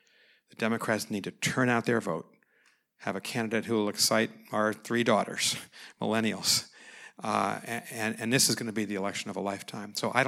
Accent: United States; Well, as an American, you have to keep reminding most Americans support the United Nations.

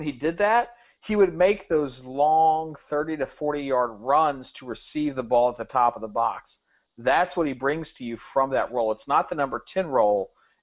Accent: United States; I'm American. That's what we're known for is being hated.

